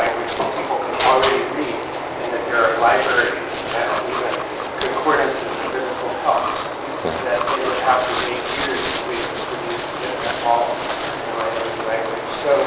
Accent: Sunnyvale, California, United States; moved away; I grew up in Sunnyvale. So when I left this area in 1986, it was not nearly as ethnic as it is now.

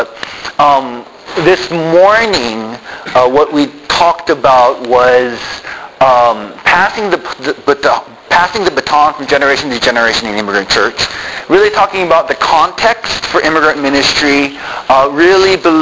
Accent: Tokyo, Japan; And my wife and I both grew up in the mission field. I grew up in Tokyo, Japan. My parents are missionaries with the Christian Missionary Alliance from America to Tokyo as Koreans.

